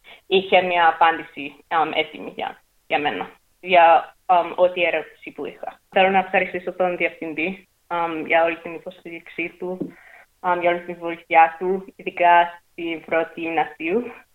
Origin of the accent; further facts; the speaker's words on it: Australia; born there; Greek is a second language; εγώ γεννήθηκα εδώ στην Αυστραλία.